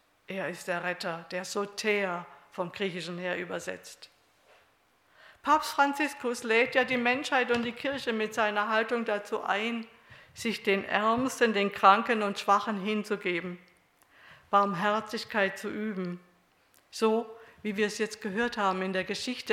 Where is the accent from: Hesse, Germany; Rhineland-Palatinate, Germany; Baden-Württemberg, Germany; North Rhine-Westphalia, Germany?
Baden-Württemberg, Germany; Stuttgart; born there; Manche wissen ja, dass ich gebürtige Stuttgarterin bin und zu meiner Heimat ja auch stehe.